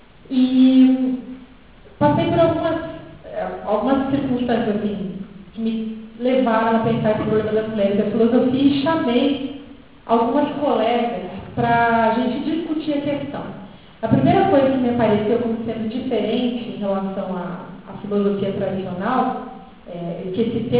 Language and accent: Portuguese; Rio Grande do Sul, Brazil; Então, eu sou gaúcha, eu me formei em filosofia e em artes lá no começo dos anos 90